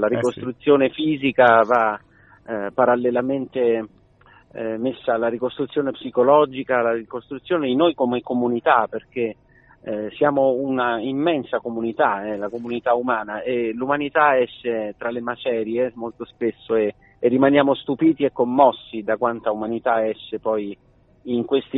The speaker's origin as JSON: {"language": "Italian", "town": "Rome", "region": "Lazio", "country": "Italy", "said": "È un racconto fatto da un romano, perché io sono di Roma"}